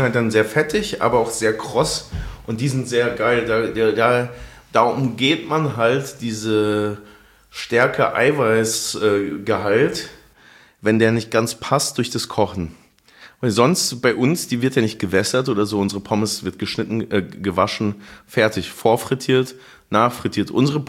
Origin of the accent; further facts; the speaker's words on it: Munich, Bavaria, Germany; Ich bin ja in München aufgewachsen